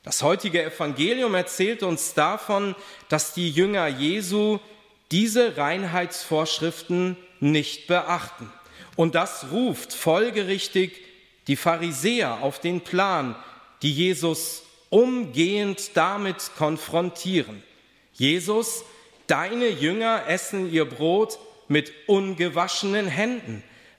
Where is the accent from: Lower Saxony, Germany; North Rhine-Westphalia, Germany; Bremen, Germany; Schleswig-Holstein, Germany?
Lower Saxony, Germany; Stade; In meiner Kindheit gab es während der Ferienfreizeiten meiner Heimatgemeinde Stade immer den Workshop Sparschweine basteln.